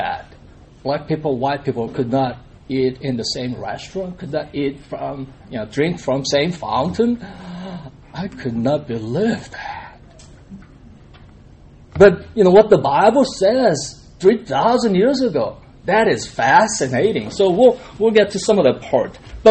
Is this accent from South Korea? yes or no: yes; South Korea; now in United States; I came to the States in 1982, and I couldn't believe how free it is. You know, I came from Korea